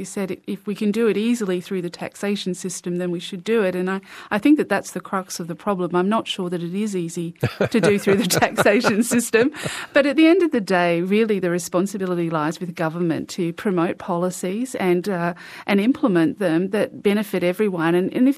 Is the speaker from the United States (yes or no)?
no; Perth, Western Australia, Australia; I hail from Perth